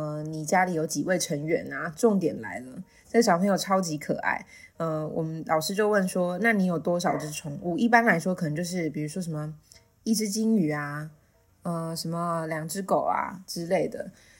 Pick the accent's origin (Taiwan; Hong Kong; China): Taiwan; Puli, Nantou County; 我就是一直在这边长大这样。你看，从爱兰国小到大成国中，然后最后又意外的考回了暨南大学外文系。